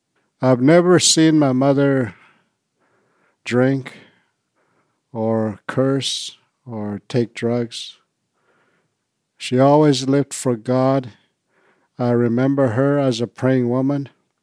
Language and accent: English; Round Lake, Ontario, Canada; I come from Round Lake, Ontario. It's often called Riagamaw these days. And I come from the North Caribou Lake Band of people. I come from a family of 13 children.